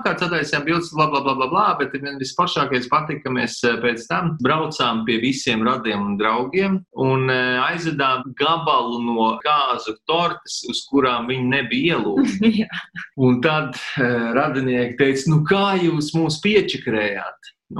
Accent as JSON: {"language": "Latvian", "town": "Cēsis", "region": "Cēsis Municipality", "country": "Latvia", "lives_now": "Liepāja, Latvia", "said": "Nu, es esmu no Cēsīm"}